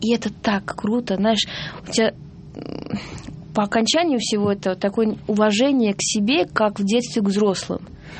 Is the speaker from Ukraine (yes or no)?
no; Georgia; у меня есть и грузинское гражданство, и российское гражданство, и в первую очередь я грузинка.